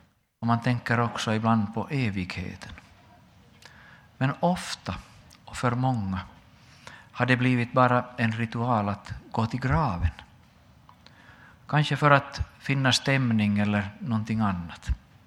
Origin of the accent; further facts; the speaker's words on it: Finland; åtminstone hemma i Finland, har blivit en helg där många går till gravarna